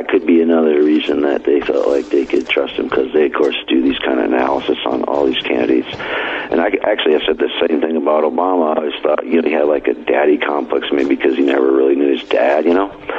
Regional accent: South Dakota, United States; South Dakota, you know, those Republicans in South Dakota, man. I mean, that's my home state.

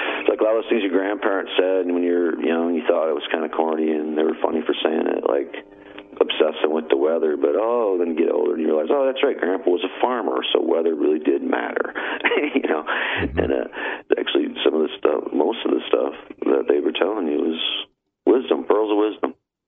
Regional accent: the Dakotas, United States; because I'm kind of a Yank. You know, I grew up in the Dakotas. So them hot, humid summers get to me a little bit.

